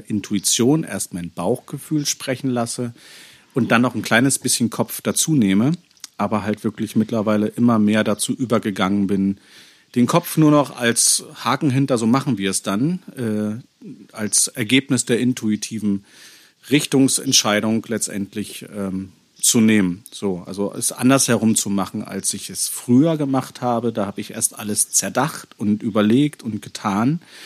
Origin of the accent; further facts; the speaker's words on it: Northern Germany, Germany; Ich bin ja auch ein Norddeutscher, ne?